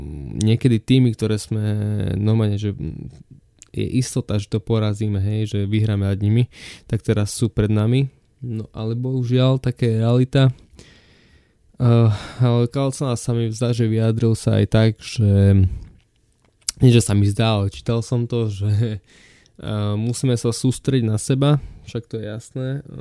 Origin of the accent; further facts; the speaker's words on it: eastern Slovakia, Slovakia; celkovo ja som z východu a ja fandím týmto tímom našim, klubom